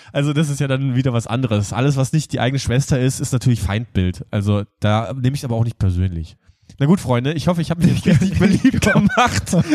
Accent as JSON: {"language": "German", "region": "Berlin", "country": "Germany", "said": "Ich komme aus Berlin und Berliner hassen Fahrradfahrer."}